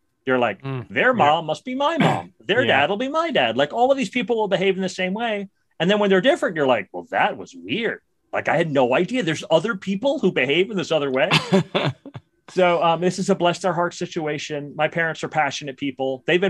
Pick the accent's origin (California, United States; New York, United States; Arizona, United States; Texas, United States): New York, United States; Brooklyn; I grew up in Brooklyn, New York.